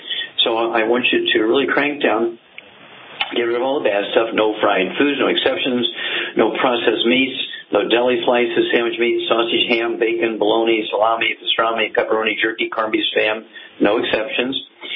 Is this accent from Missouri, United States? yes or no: yes; Missouri, United States; let's stay in the Midwest and go from my home state of Missouri to Iowa.